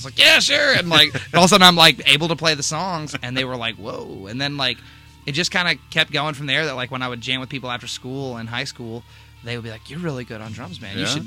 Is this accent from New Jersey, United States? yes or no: no; Bowling Green, Kentucky, United States; Born and raised right here, Bowling Green.